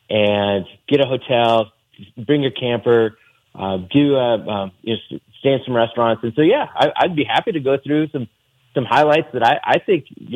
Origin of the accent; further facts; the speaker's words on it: Sidney, Nebraska, United States; You know, growing up in Sydney, we'd sometimes try to get over to Brockway Dairy Day.